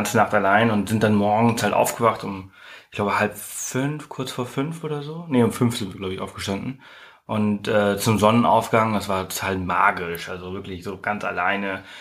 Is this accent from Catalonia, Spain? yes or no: no; Mallorca, Balearic Islands, Spain; Ich komme aus Mallorca, natürlich habe ich das gesehen.